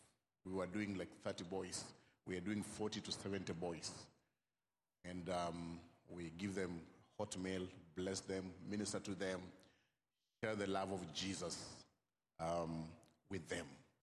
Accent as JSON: {"language": "English", "town": "Bungoma", "region": "Bungoma County", "country": "Kenya", "second_language": "English", "said": "we come from Bungoma, Kenya. Bungoma, Kenya is in the east coast of Africa."}